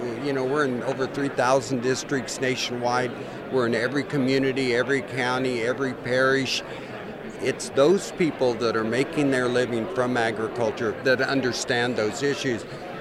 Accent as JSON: {"language": "English", "town": "Hobbs", "region": "New Mexico", "country": "United States", "said": "I hail from Hobbs, New Mexico, southeast corner, agriculture education teacher, 31 years, farmer, rancher, now retired"}